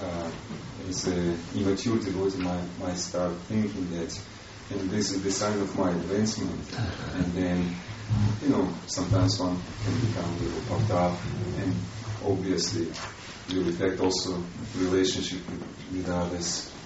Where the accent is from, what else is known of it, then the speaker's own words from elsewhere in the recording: Ukraine; I'm from Ukraine.